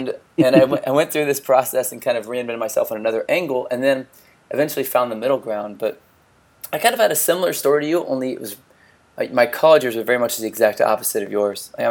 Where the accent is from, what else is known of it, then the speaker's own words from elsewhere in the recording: Florida, United States; Yeah, I'm from Florida. Yeah, from North Florida.